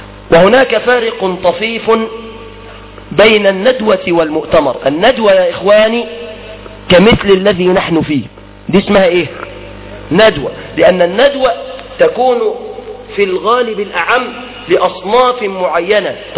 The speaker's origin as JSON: {"language": "Arabic", "town": "Mansoura", "region": "Dakahlia", "country": "Egypt", "said": "ففي أثناء المرور عندنا في المنصورة على مجموعة من الشباب"}